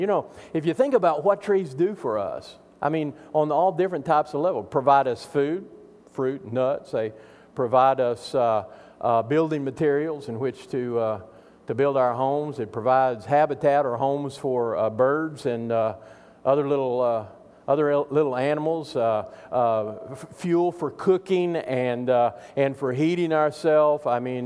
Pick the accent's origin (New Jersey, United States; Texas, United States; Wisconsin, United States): Texas, United States; Now, I grew up out in West Texas where there weren't too many trees.